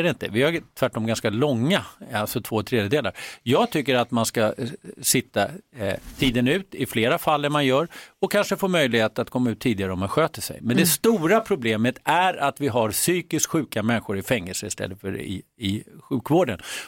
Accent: Sollentuna, Stockholm County, Sweden; I Sollentuna där jag växte upp

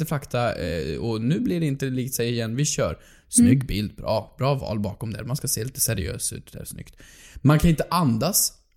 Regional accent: Värmland, Sweden; Hemma i Värmland.

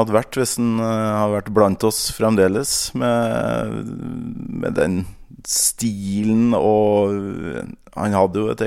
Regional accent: Trøndelag, Norway; Men han tok jo turen opp til Ytre Namdal, der jeg kommer ifra

